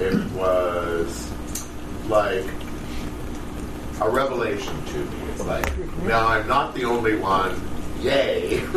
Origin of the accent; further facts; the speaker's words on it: Bathurst, New Brunswick, Canada; I grew up in Bathurst, New Brunswick. And when I graduated high school in 1977, I chose to go to Dalhousie